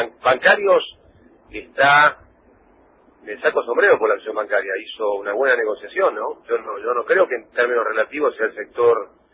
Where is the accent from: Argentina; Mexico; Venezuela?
Argentina; como los argentinos tendemos a dejar todo para el final